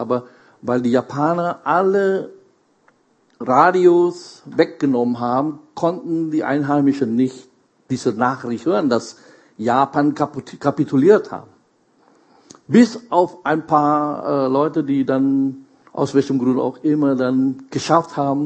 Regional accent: Indonesia; German is a second language; in der Schule, ich komme aus Indonesien

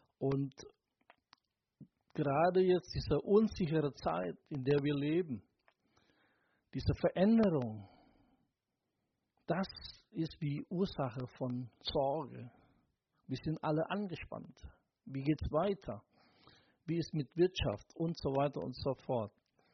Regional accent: Germany; Diese Gedanken, was wir als Deutsche natürlich sehr gut kennen.

